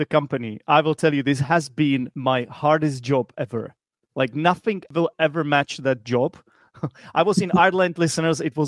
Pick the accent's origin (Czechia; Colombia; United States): Czechia; I am from the Czech Republic